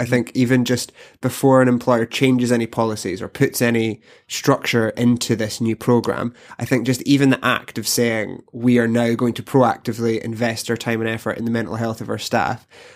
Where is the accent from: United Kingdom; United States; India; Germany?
United Kingdom; Glasgow, Scotland; I'm from Glasgow, so that sounds like home.